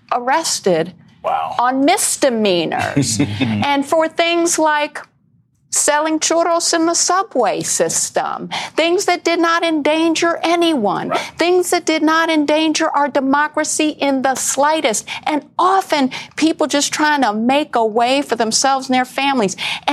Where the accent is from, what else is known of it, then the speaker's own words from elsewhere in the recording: New York, United States; Because one thing I will tell you as a New Yorker